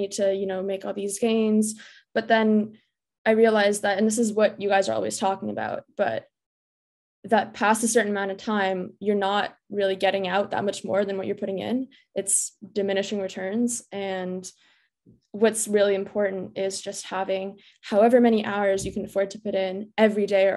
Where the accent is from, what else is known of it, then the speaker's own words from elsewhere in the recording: Canada; I go to Dalhousie, so I'm Canadian. I'm in Halifax.